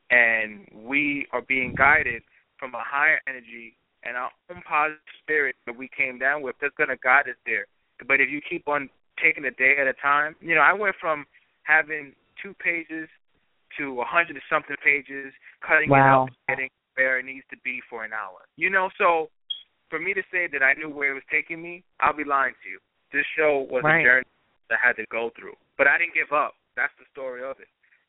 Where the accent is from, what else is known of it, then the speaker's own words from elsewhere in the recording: Brooklyn, New York, United States; And basically the journey that I had of growing up in Brooklyn, feeling the pressures of society, telling me what to be, family, pressures of family